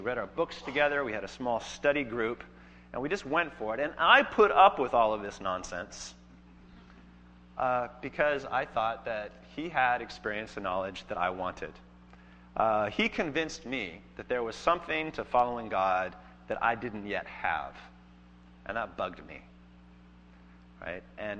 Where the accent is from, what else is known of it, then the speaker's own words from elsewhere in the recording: Oregon, United States; When I grew up in Oregon, in Southern Oregon, and we had a lot of these survivalists in Southern Oregon.